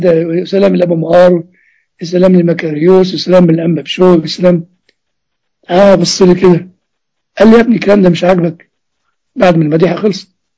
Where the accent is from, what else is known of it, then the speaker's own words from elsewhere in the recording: Upper Egypt, Egypt; وبيقولوا في اللي عندنا في الصعيد فك مجالس